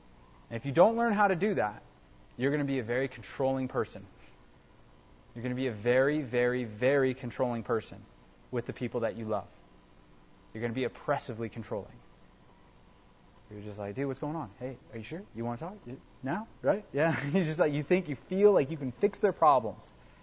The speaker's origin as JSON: {"language": "English", "country": "United States", "said": "I'm American, so I'm independent, and I could do this on my own."}